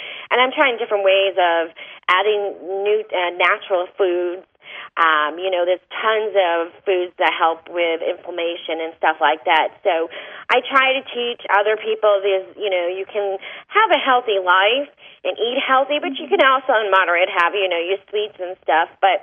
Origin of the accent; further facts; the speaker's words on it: Boston, Massachusetts, United States; I'm originally from Boston, but I'm all congested with my allergies.